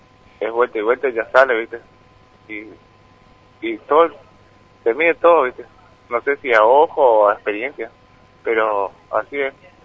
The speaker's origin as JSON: {"language": "Spanish", "region": "Misiones", "country": "Argentina", "said": "Yo soy de Fascinar Misiones desde muy chico, vine a Posada, 18 años"}